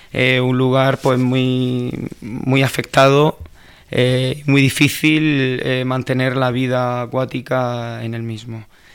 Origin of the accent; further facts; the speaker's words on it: Spain; yo vengo del sureste de España